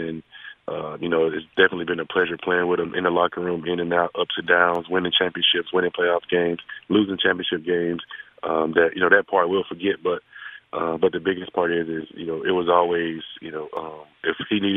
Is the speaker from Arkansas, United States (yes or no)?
no; Yazoo City, Mississippi, United States; Just a little kid from Yazoo City and went to Mississippi State in my home state